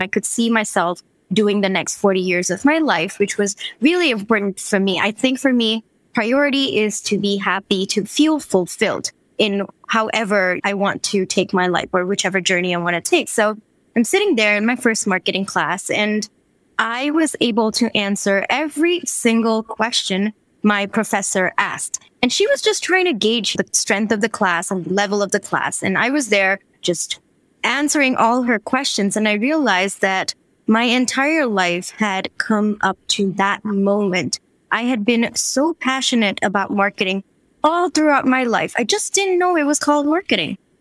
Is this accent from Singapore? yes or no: yes; Singapore; moved away as an adult; also born or lived in India; now in New York, United States; I grew up in Singapore, did my engineering in India, and then I moved to New York. I moved to Rochester, New York, to do my MBA at Rochester Institute of Technology.